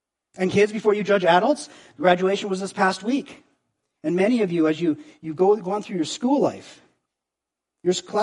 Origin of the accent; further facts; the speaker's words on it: Canada; Yes, I'm Canadian. But my family never played hockey. I never played it growing up.